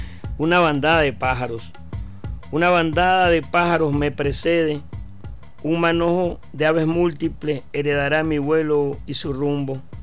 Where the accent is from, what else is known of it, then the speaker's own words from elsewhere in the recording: Caracas, Capital District, Venezuela; vengo de La Pastora, nací en La Pastora.